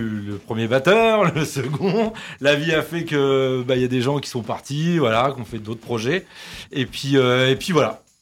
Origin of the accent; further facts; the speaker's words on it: Normandy, France; Alors, nous, on vient du 27.